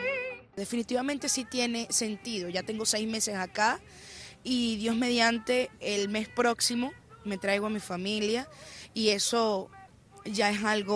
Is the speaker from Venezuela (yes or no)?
yes; Venezuela; moved away as an adult; soy venezolana y salí por la frontera de Cúcuta, justamente, en bus.